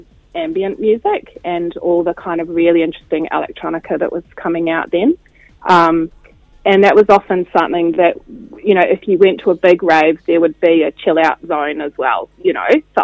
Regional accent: Christchurch, Canterbury, New Zealand; I was born in Christchurch, grew up in St Albans, and lived there until I was 24.

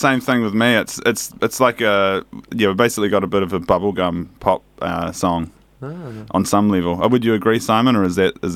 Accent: Christchurch, Canterbury, New Zealand; because, you know, we're all from Christchurch here, and we love, you know, we love boy racing

